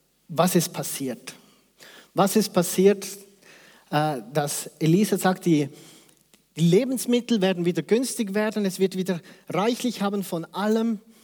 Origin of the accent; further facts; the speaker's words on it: Hersbruck, Bavaria, Germany; moved away as an adult; also born or lived in Peru; Ich bin in Herbruck aufgewachsen, wie ich es gesagt habe. Mit 21 bin ich ausgereist, war in Lima unterwegs